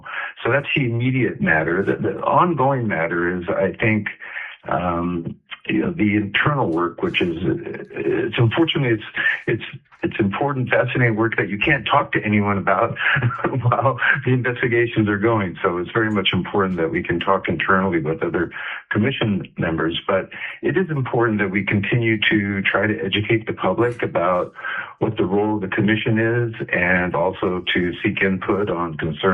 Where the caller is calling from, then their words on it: Anchorage, Alaska, United States; I'm calling from Anchorage, Alaska.